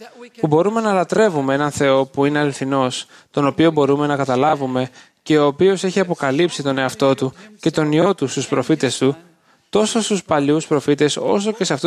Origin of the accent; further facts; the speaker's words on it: Brazil; αποφάσισα να πάω στην πατρίδα μου, τη Βραζιλία, για να βρω σύζυγο.